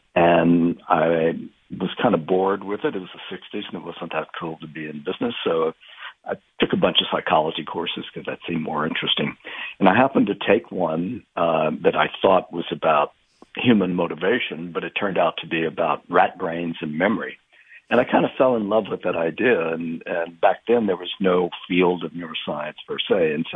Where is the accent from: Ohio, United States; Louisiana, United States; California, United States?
Louisiana, United States; my growing up in South Louisiana. My parents were officially Cajuns, and I guess I am as well.